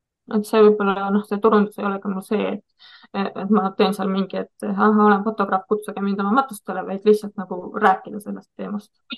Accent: Valga County, Estonia; minu kodukandi kalmistu Valgamaal on Hargla kalmistu

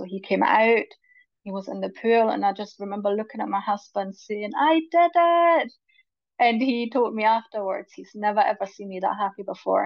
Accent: Germany; moved away; well, I'm from Germany, and my mum came over for all my birth.

